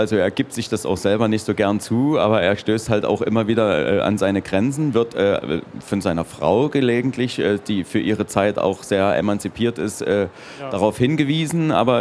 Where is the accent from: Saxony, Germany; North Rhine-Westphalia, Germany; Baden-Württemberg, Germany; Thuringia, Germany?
Saxony, Germany; Dresden; erfahre Dinge über meine Heimatstadt, über Dresden